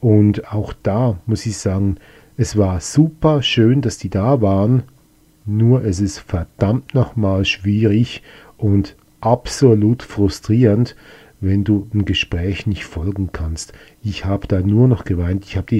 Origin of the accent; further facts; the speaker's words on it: Switzerland; Das einzige Problem ist halt, dass es bei uns in der Schweiz halt doch ein bisschen anders läuft.